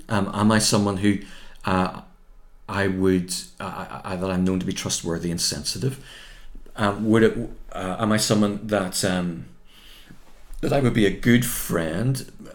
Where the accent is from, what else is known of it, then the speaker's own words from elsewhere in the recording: United Kingdom; Now, being British and Irish, the thought of confronting someone is a fate worse than death. For British people like me